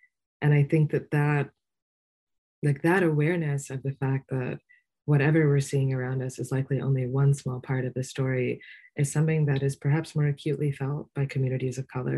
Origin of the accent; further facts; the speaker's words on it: New York City, New York, United States; I grew up in New York City with a very unequal education system, but one in which I got lucky.